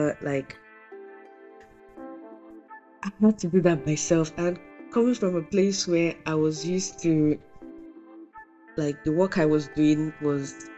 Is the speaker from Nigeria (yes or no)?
yes; Nigeria; I, like, growing up in Nigeria, I never really faced anything racial.